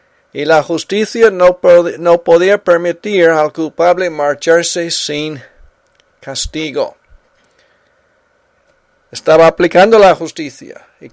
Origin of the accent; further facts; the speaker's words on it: South Carolina, United States; Estábamos yendo a Carolina del Sur, de donde yo soy y tengo familiares allí.